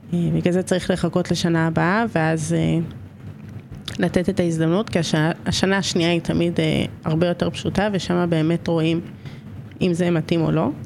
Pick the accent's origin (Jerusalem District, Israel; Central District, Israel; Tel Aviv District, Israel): Tel Aviv District, Israel; Givatayim; born there; במקור נולדתי בגבעתיים. אם נלך במונחים שלך, אז תל אביב. סתם, גבעתיים, גבעתיים.